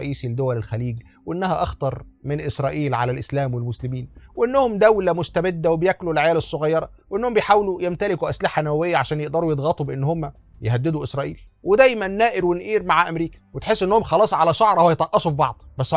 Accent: Egypt; زي ما عندنا في مصر محدش يعرف

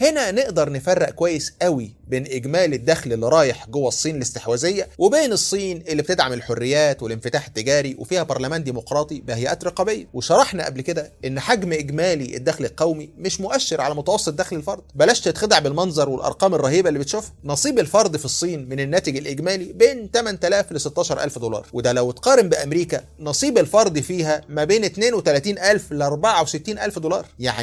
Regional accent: Egypt; طب هو إيه اللي حصل عندنا في مصر؟

